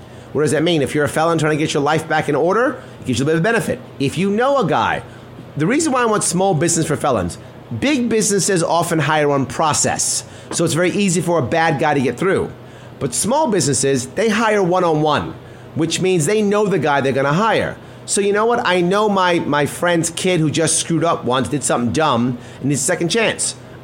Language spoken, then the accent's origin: English; North Great River, New York, United States; also born or lived in Manhattan / South Bronx; As a teenager, though, I grew up outside of Central Islip. I went to Central Islip High School. I grew up in a smaller place called North Great River